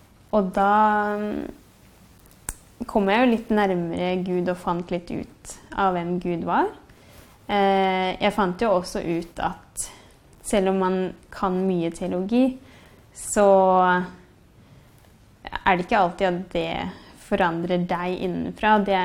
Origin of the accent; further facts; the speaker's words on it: Hønefoss, Buskerud, Norway; moved away as an adult; Jeg kommer da fra Hønefoss og har jeg bodde der til jeg var 19. Jeg vokst opp som på en måte en vanlig nordmann, som vil si ikke noe religion eller noe sånt I huset.